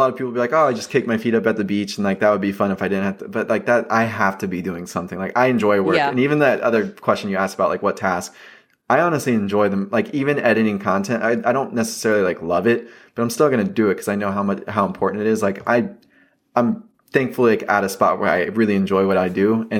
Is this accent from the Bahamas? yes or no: no; Atlanta, Georgia, United States; I guess I'll pick the Atlanta Hawks just because I'm from Atlanta.